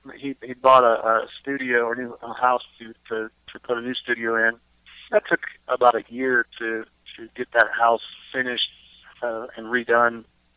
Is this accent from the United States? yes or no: yes; Texas, United States; We're trying to be more than that and go outward from Texas and show who we are, because we are from Texas what we sing and play and write.